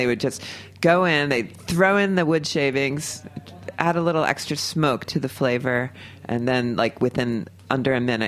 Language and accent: English; Pennsylvania, United States; Outside of Philadelphia, in the suburbs.